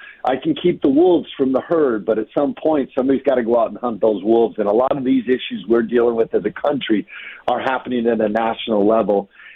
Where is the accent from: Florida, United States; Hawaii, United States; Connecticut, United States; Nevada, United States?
Hawaii, United States; also born or lived in Philippines / Chandler, United States; my dad was raised in Chandler. I was born and raised in Hawaii, but then we moved to the Philippines. And then we came back to Chandler, and I went to high school in Chandler. And then we went to Panama, and I went to Argentina.